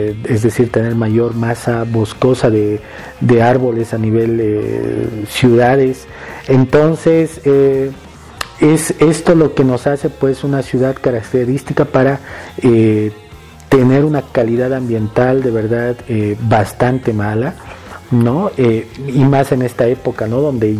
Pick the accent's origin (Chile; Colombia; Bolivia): Bolivia; en temas de los incendios que hemos tenido el año pasado